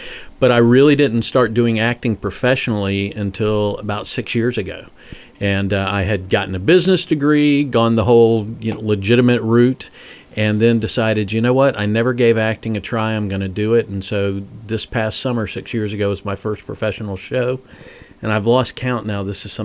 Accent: Florida, United States; accent: Southern; also born or lived in San Diego, California; now in New York City, United States; Well, I'm originally from Florida, so that's the Southern accent. I lived in Southern California, San Diego, for 10 years

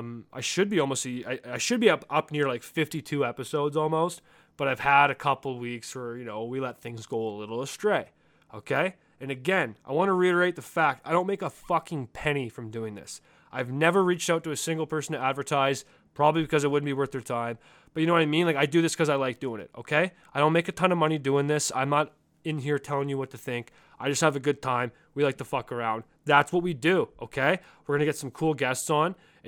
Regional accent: Calgary, Alberta, Canada; I'm from Calgary. The plan has always been to go back to Calgary at some point in time.

